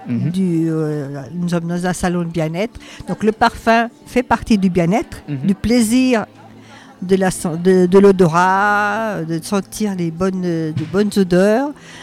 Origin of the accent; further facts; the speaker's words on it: Centre-Val de Loire, France; moi, je suis du Loiret